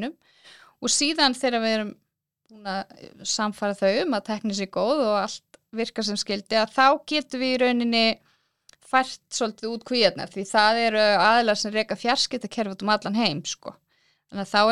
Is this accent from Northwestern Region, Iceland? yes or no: yes; Hofsós, Northwestern Region, Iceland; ég er uppalinn í Skagafirði hjá fólendur mínum sem eru miklu frumkvölar og hafa erum byggt upp heilt þorp í Hofsós í Skagafirði